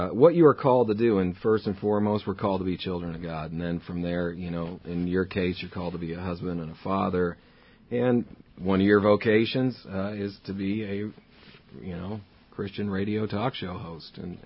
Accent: Alton, Illinois, United States; born there; Originally, I was actually born in Alton, and then spent the most

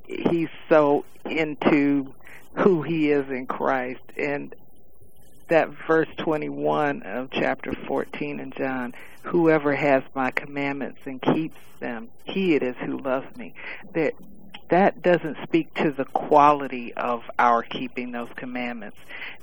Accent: Detroit, Michigan, United States; You know, I'm from Detroit originally.

